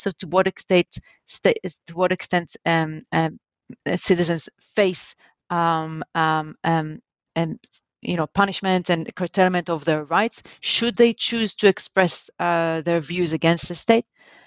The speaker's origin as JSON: {"language": "English", "country": "Israel", "tie": "born or raised there", "said": "as growing up in Israel, it was obvious to me that the German reparations scheme was an absolute moral duty"}